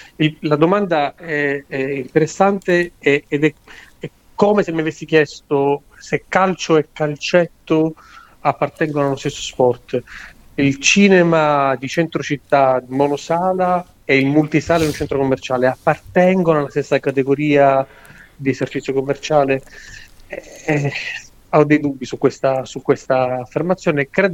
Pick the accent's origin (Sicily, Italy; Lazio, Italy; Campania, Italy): Sicily, Italy; Messina; Noi siamo di Messina, perciò farci l'autostrada